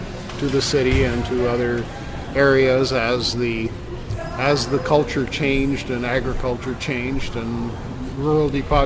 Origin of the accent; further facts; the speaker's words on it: Altona, Manitoba, Canada; No, I grew up around Altona.